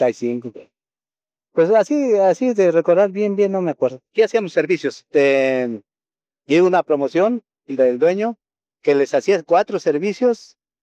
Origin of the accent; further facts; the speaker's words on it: Guerrero, Mexico; yo soy del estado de Guerrero, pero tengo unos familiares aquí en Morelos que siembran.